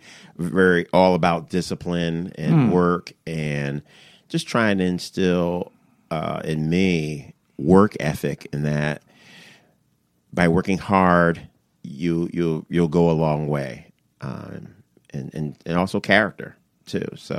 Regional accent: West Haven, Connecticut, United States; Much different than New Haven and my experiences with working with the New Haven kids growing up in West Haven.

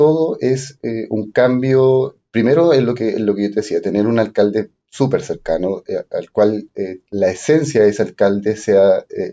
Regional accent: San Pablo, Los Lagos, Chile; San Paulino de corazón, nací en San Pablo, en la población Los Álamos, siempre lo digo. Nací en una familia, en una cuna súper humilde. Vivimos a mucho orgullo toda mi niñez en una mediagua con techo de fonola.

